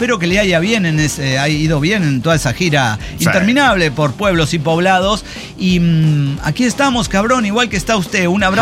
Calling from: Córdoba, Veracruz, Mexico; Sí, entonces, bueno, voy a andar por aquí, por Córdoba, Veracruz.

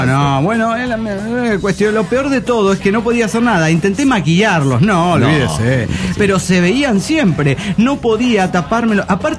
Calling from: Coacalco, State of Mexico, Mexico; de ex Coacalco, ahora mujer nómade. Ya que ando de casa en casa

